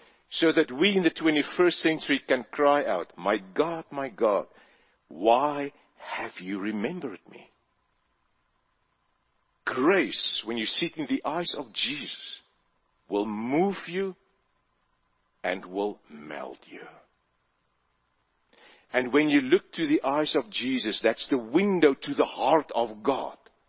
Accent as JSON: {"language": "English", "country": "South Africa", "tie": "born or raised there", "said": "many years later when I grew up in South Africa"}